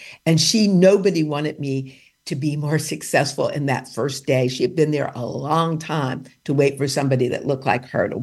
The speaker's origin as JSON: {"language": "English", "town": "Detroit", "region": "Michigan", "country": "United States", "tie": "born there", "said": "I just have to stop here and say I was born in 1959 in Motown, the same year as Motown Records."}